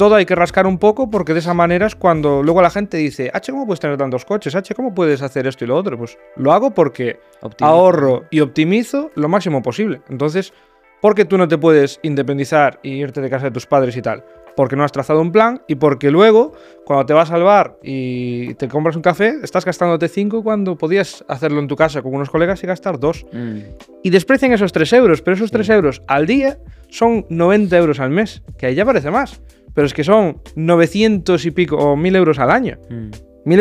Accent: Vigo, Galicia, Spain; Estoy en Barcelona, yo soy de Galicia. Salí, son ahora las 11 de la noche del viernes. Yo salí hace 24 horas de mi casa. Salí de Vigo

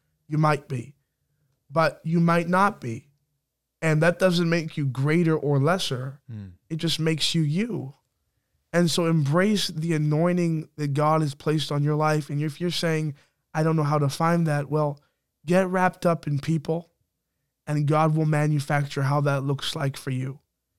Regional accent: Canada; I would say that I am more Canadian because I grew up here my entire life.

